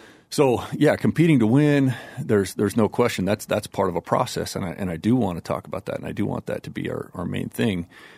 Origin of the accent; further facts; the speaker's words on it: California, United States; when I was growing up in the Bay Area, my dad was a big Raiders fan.